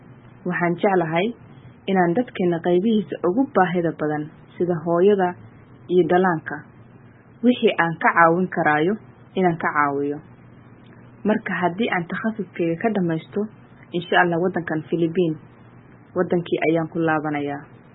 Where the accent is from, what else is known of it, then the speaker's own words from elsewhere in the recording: Bosaso, Bari, Somalia; moved away as an adult; now in Philippines; waxaana ku dhashay oo aan ku barbaaray magaalada Boosaaso, caasimadda gobolka Bari, halkaas oo aan waxbarashadii aasaasiga ahna ku soo qaatay isla magaalada Boosaaso.